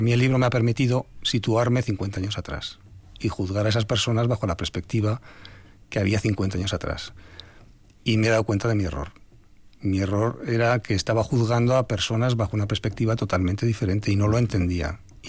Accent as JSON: {"language": "Spanish", "town": "Araia", "region": "Basque Country", "country": "Spain", "said": "Si a mí me dicen de dónde soy, yo soy de Araya. Si a mí me dicen de dónde me siento, yo me siento de Araya."}